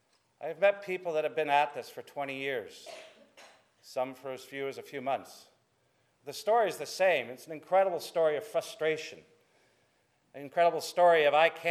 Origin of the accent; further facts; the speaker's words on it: Australia; accent: Australian; I'm actually Australian, seventh generation, with a funny accent, but I actually moved here less than 2 years ago from Canada. And where I moved to was up in the Hunter Valley, a town called Broke.